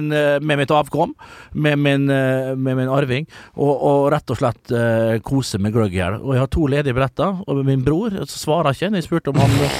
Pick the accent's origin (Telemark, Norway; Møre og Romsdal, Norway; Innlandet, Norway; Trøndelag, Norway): Møre og Romsdal, Norway; Oppe der jeg kommer fra, ja, Nordvestlandet Der har vi Kristiansund på Nordmøre Vi har Molde i Romsdal, Norges Tyrol Og så har vi Sundmøre med Ålesund